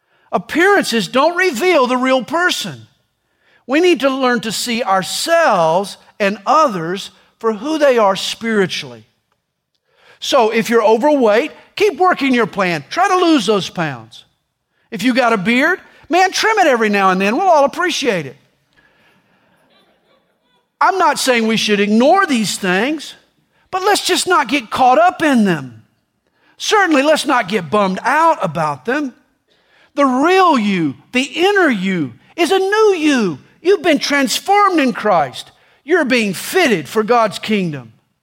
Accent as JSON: {"language": "English", "region": "the South", "country": "United States", "said": "I don't blame it on being a Southerner. I blame it on being a sinner."}